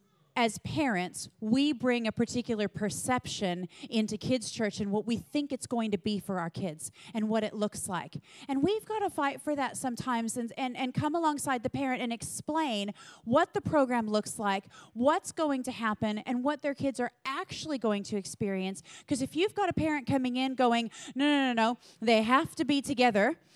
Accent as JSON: {"language": "English", "country": "United States", "said": "I know I'm American and slightly more forward"}